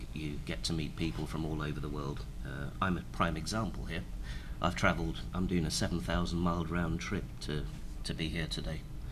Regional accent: England, United Kingdom; I'm English. We're supposed to be quiet.

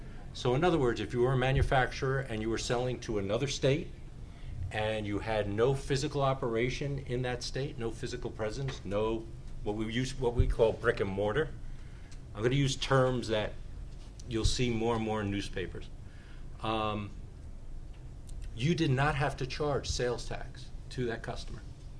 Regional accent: New Hampshire, United States

